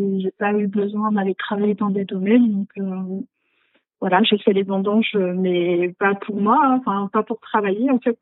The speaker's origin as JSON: {"language": "French", "town": "Saint-Brieuc", "region": "Brittany", "country": "France", "also_born_or_lived": "Alsace", "said": "moi, je suis bretonne à l'origine de la région de Saint-Brieuc. Donc, il n'y a pas du tout de vin là-bas. J'ai travaillé en Alsace pendant 10 ans"}